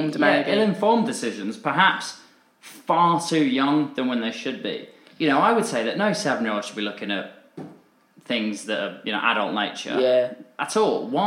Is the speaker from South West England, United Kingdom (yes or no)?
yes; South West England, United Kingdom; I grew up in Dorset